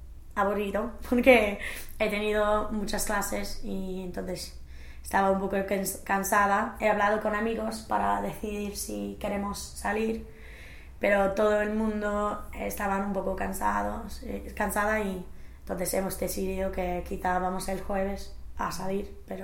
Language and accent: Spanish; England, United Kingdom; Spanish is a second language; soy la sola inglesa y todo el mundo habla conmigo, y creo que mi español se parece mucho a su inglés